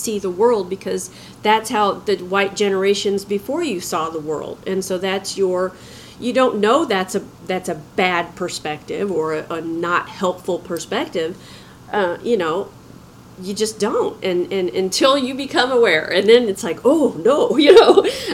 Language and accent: English; New York, United States; born there; also born or lived in Oregon / Washington / California / Georgia; I was born in New York. We lived in Oregon, Washington, and California before we lived in Georgia